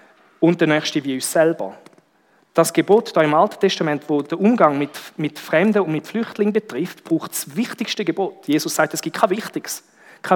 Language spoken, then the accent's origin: German; Switzerland; wenn wir uns als Schweizer auch die Frage gefallen lassen, sind denn wir in unserer Schweizer Vergangenheit auch schon darauf angewiesen gewesen, dass andere Länder uns aufnehmen?